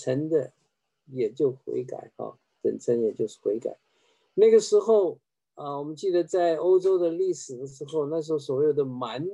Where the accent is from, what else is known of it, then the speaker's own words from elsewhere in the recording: China; 我们中国人说披麻戴孝